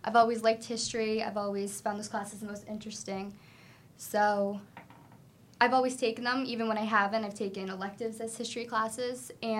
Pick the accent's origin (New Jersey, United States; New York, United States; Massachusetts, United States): New Jersey, United States; Harrison; I'm from Harrison originally, which is right next door to Newark